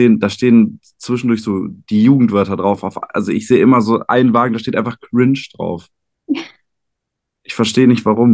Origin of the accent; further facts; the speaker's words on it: Dortmund, North Rhine-Westphalia, Germany; Also ich kann ja nicht für Bottrop sprechen, ich komme ja aus Dortmund.